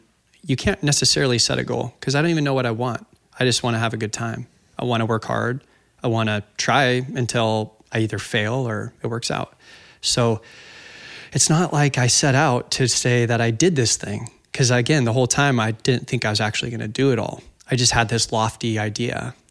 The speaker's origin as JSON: {"language": "English", "region": "Oregon", "country": "United States", "tie": "born or raised there", "said": "And Oregon's my home state, so I didn't need to kill anything."}